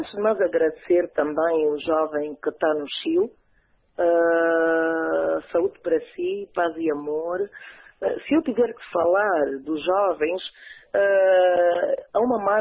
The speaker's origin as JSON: {"language": "Portuguese", "region": "Namibe", "country": "Angola", "said": "Eu sou do Namib."}